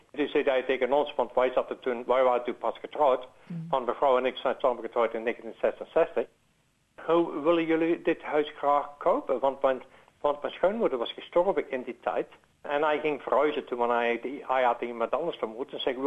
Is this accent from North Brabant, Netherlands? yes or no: yes; Breda, North Brabant, Netherlands; moved away; Dus we komen van Breda uit zoiets naar dit, dus voor ons